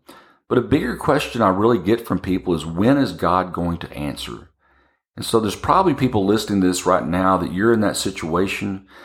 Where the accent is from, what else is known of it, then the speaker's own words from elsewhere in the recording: Texas, United States; I grew up in Texas as a kid, and I just figured I'd spend my life in Texas.